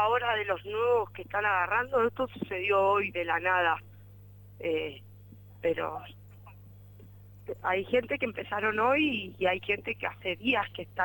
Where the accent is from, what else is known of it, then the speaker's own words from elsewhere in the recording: Casilda, Santa Fe, Argentina; Somos gente de Casilda.